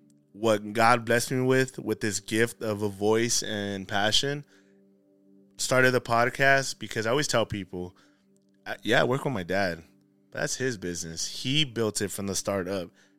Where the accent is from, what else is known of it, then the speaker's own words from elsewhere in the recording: Baldwin Park, California, United States; Man, born and raised in Little Baldwin Park, California.